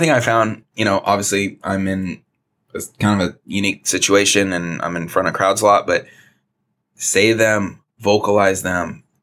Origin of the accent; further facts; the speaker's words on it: Seattle, Washington, United States; I'm from Seattle, if you're listening